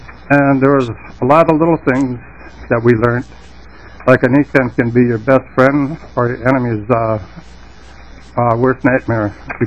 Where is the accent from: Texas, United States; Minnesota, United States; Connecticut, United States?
Minnesota, United States; Wadena; born there; also born or lived in South St. Paul; I was born in Wydena, Minnesota, and eventually moved from the farm to South St. Paul.